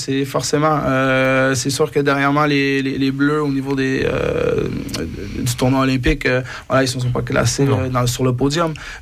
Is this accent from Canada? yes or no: yes; Montreal, Quebec, Canada; moi je viens de Montréal